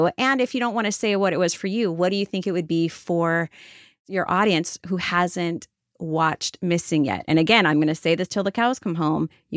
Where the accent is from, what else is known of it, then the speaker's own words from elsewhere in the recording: Hawaii, United States; so we are Hawaiian, born and raised in Hawaii